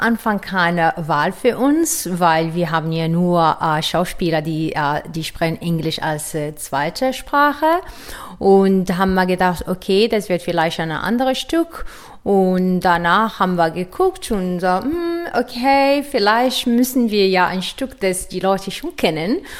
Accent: Morocco; German is a second language; ich komme aus Marokko

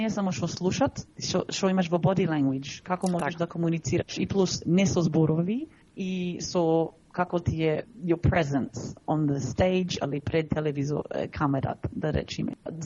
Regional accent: Sydney, New South Wales, Australia; ако имам 40 години, и почна како чупе со баба ми и со дедо ми кај нив дома во Сидни. И како велам, кога почнав на школу, не можав по-англиски да разговарам

